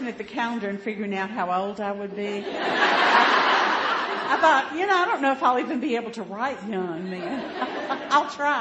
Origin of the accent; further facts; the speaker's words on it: Mississippi, United States; now in Arkansas, United States; I'm actually from Mississippi, but I do live in Arkansas.